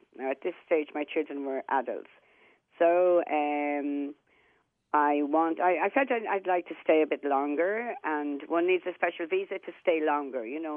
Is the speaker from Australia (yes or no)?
no; Ireland; not me, I'm Irish